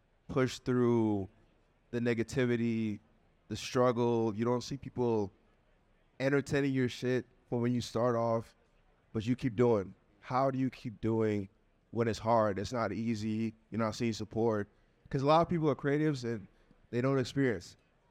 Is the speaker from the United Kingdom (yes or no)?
no; Nigeria; So, I'm Nigerian as well, and I'm not a citizen, and I'm, like, here trying to figure it out.